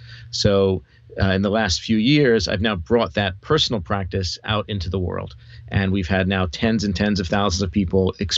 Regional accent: Brooklyn, New York, United States; born or raised there

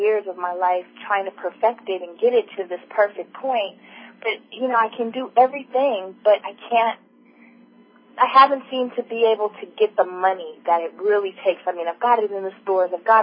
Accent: Altadena, California, United States; from Altadena, actually.

